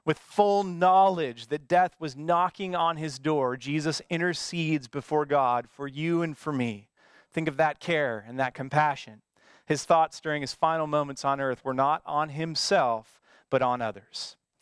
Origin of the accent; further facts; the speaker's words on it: Bothell, Washington, United States; my hometown of Bothell turned into a war zone for the entire night.